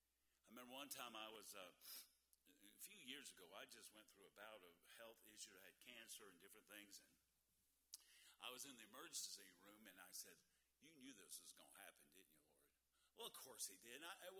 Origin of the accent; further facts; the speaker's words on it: Georgia, United States; when I grew up in South Georgia, we called them stickers.